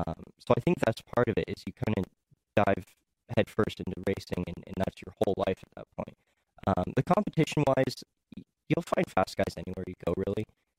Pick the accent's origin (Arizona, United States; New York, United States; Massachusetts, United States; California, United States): California, United States; Los Angeles; so I'm originally from Los Angeles. So I always go to the Turkey Night.